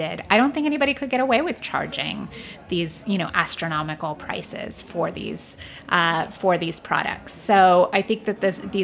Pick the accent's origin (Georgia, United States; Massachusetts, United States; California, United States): California, United States; moved away as an adult; now in New York City, United States; When I moved here from California to go to college many years ago, you couldn't get tortillas to save your life in New York City.